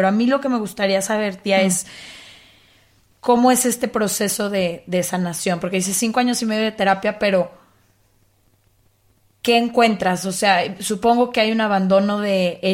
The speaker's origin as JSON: {"language": "Spanish", "country": "Mexico", "tie": "born or raised there", "said": "crecí en México y que somos intensos como la fregada."}